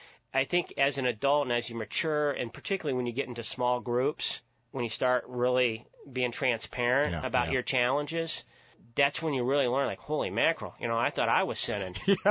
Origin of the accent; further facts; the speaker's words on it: Charleston, United States; Grew up in Church of God, born and raised in Charleston, and I was scared of the devil from my earliest memory.